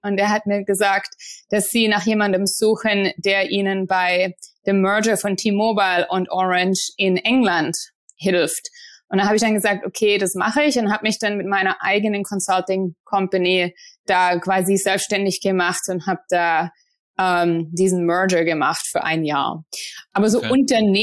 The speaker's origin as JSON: {"language": "German", "town": "Ostfildern", "region": "Baden-Württemberg", "country": "Germany", "tie": "born or raised there", "said": "Ja, ich komme aus Ostfildern in der Nähe von Stuttgart und da bin ich aufgewachsen und habe dann dort auch in Tübingen studiert."}